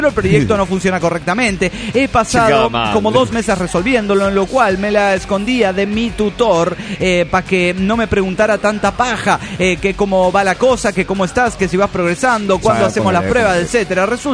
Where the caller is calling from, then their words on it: Puerto Ordaz, Bolívar, Venezuela; de Puerto Ordaz, Venezuela.